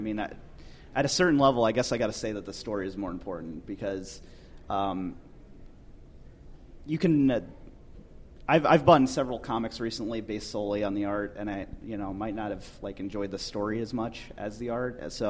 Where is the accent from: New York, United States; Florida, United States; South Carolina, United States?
Florida, United States; Cape Coral; Fort Myers, Florida. Well, Cape Coral, actually.